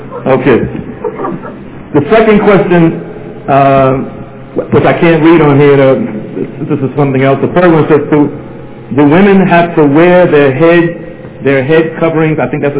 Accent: United States; Those are the type of questions I can ask because I'm from America.

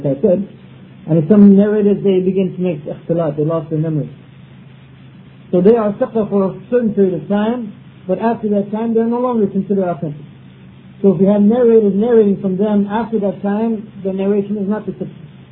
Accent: Spain; Ibn Hazm, the one from Spain, my home country

